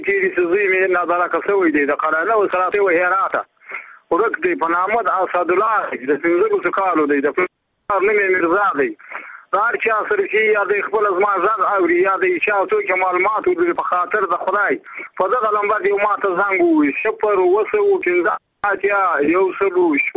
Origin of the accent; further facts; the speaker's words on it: Badghis, Afghanistan; زه په خپل د بادغیس ولایت یم